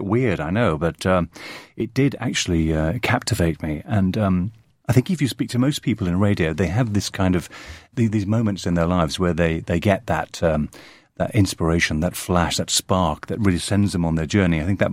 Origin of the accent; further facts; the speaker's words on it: Belfast, Northern Ireland, United Kingdom; I grew up in Northern Ireland. I went to school in Belfast, and this was the height of the Troubles.